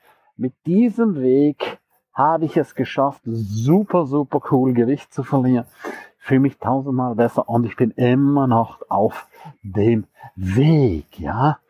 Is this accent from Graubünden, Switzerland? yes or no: yes; St. Moritz, Graubünden, Switzerland; Der Herbst in meiner Heimat mitten in den Bergen, der ist ein absoluter Traum.